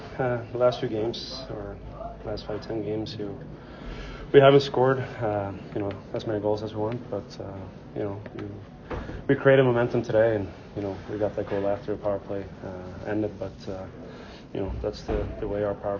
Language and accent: English; Sweden; I'm from Sweden